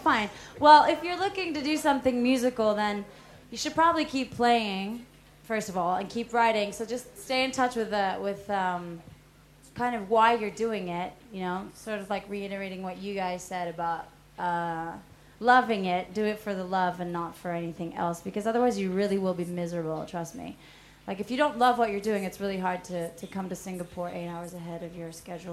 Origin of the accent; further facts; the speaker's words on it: Portugal; moved away as an adult; now in London, United Kingdom; I was born and raised in Portugal.